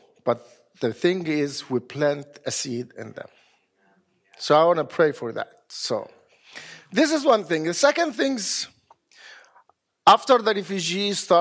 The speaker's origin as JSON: {"language": "English", "country": "Egypt", "moved": "as an adult", "said": "Remember, I came from Egypt. The Muslim there, we've been persecuted in Egypt."}